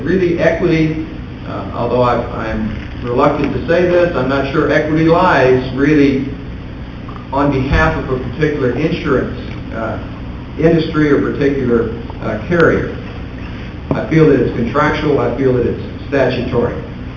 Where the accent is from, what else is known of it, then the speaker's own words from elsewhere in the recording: El Paso, Texas, United States; I believe he's from Tyler, and I'm from El Paso, so we're miles apart.